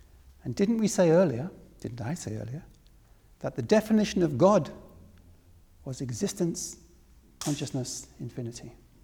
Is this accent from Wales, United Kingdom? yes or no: yes; Wales, United Kingdom; born there; now in England; I'm a Welsh boy. I was born in Wales.